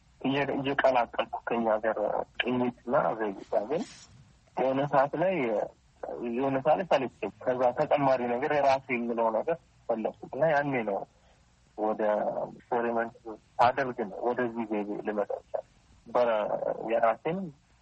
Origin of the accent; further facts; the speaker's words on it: Addis Ababa, Ethiopia; የተወለድኩት አዲስ አበባ ወደ ፍልውሃ አካባቢ ነው። ትምህርት ቤት እዛው ከጎን ያለ ሊሴ ገብረ ማርያም እግሬ እየሄድኩ ነው የተማርኩት።